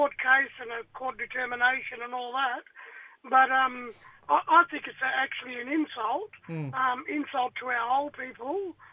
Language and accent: English; Western Australia, Australia; I'm a Minang Willaman Noongar man from the southwest of WA, down Albany Way.